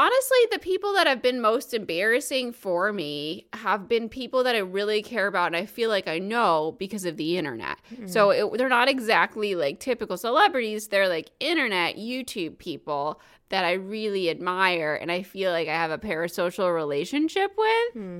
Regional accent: New Jersey, United States; because I grew up in New Jersey and no one comes there.

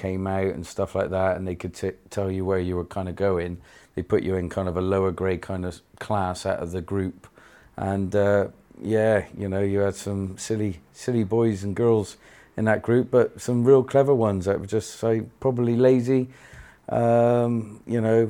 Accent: Portishead, South West England, United Kingdom; Born and bred, yeah. Half-breed between Shirehampton and Hartcliffe.

